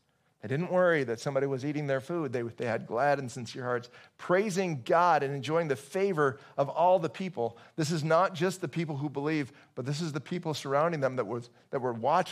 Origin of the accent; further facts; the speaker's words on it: Fulton, United States; My math isn't very good. I grew up in Fulton, public school math.